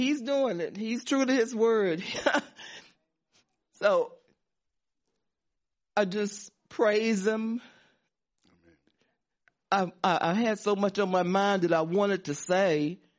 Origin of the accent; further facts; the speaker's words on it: Waxhaw, North Carolina, United States; now in Charlotte, United States; I don't even like Charlotte because my hometown is Waxhaw, and that's right below Charlotte.